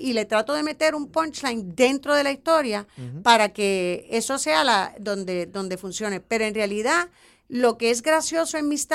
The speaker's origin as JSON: {"language": "Spanish", "country": "Puerto Rico", "said": "lo primero que hice fue pedir disculpas porque soy puertorriqueña."}